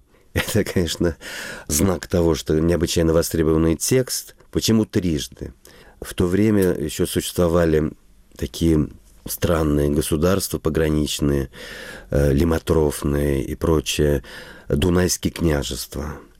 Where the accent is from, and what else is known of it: Saint Petersburg, Russia; born or raised there